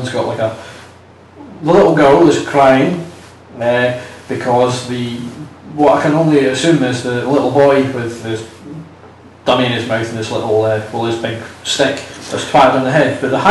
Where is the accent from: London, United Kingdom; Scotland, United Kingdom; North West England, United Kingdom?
Scotland, United Kingdom; we are both Scottish, we can swear quite easily